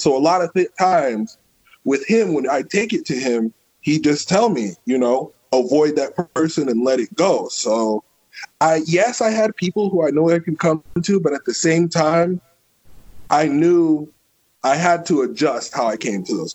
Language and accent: English; Bloomington, United States; now in Georgia, United States; I was growing up in Bloomington. In Bloomington, everything was kind of hush-hush and like people weren't as open with their feelings. Now, here in Georgia